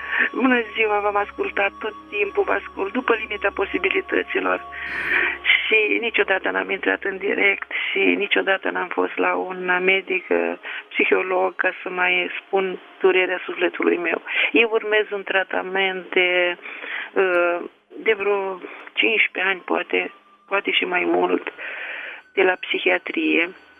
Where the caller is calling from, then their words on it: Tulcea, Tulcea County, Romania; eu sunt tocmai de la Tulcea